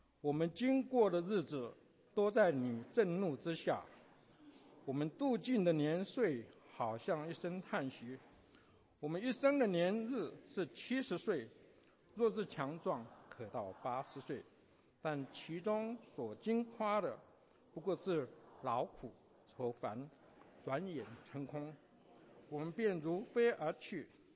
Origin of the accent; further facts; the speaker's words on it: China; 我们中国人有这个好处，过了一个新年，还有一个旧年可以过